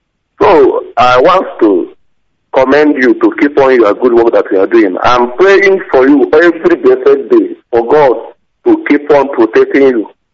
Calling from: Kafanchan, Kaduna State, Nigeria; I'm calling from the heart of the zoo. Kapanchan, Kaduna State.

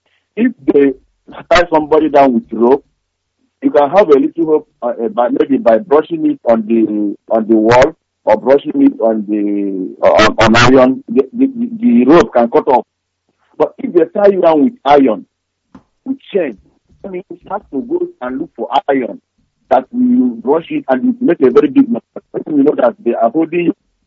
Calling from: Japan; I'm from Newi. I'm calling from Japan.

